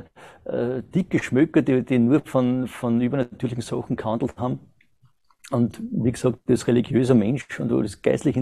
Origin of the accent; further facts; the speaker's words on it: Austria; now in Germany; bin 1970 geboren in Österreich